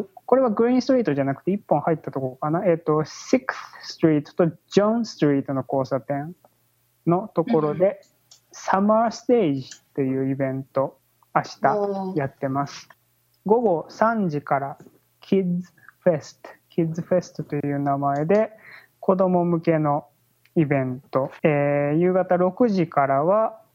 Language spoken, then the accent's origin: Japanese; Saitama, Japan; 僕は埼玉出身で、埼玉県って結構盆地が多い。